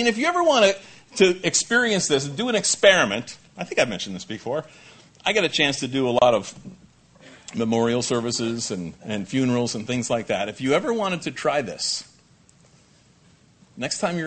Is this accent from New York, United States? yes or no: no; New Jersey, United States; I'm from Jersey. I mean, I've seen possums, you know, out on the road at night